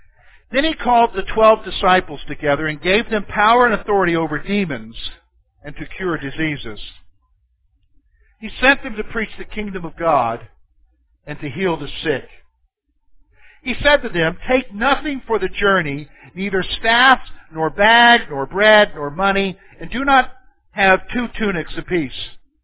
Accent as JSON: {"language": "English", "town": "Columbia", "region": "South Carolina", "country": "United States", "said": "I'm a city guy. I'm from Columbia, South Carolina, so I'm a city guy."}